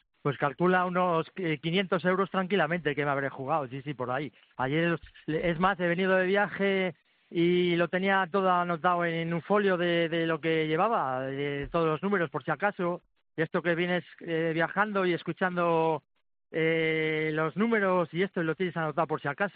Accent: Audanzas del Valle, Castile and León, Spain; soy de Audanzas del Valle, un pueblo que está entre la frontera de León y Zamora.

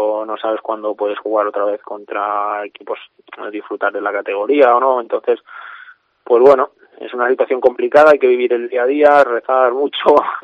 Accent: Castillo de Bayuela, Castilla-La Mancha, Spain; soy de Toledo, de Talavera de Reina, un pueblo de Castillo-Bayuela, al lado de Talavera de Reina

